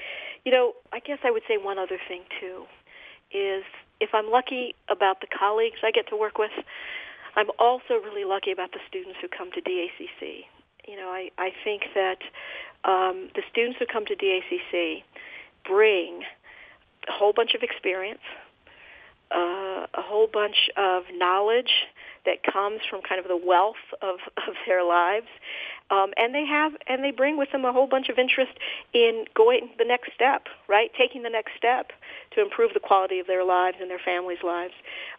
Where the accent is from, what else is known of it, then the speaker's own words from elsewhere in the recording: Las Cruces, New Mexico, United States; I grew up in Las Cruces. And so for me, it feels to me especially important, because this is a community I know and I love.